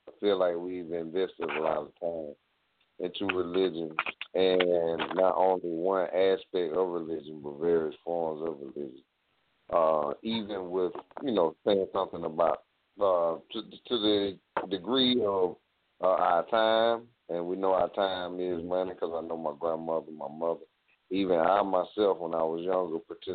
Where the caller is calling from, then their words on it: South Carolina, United States; I'm calling from South Carolina.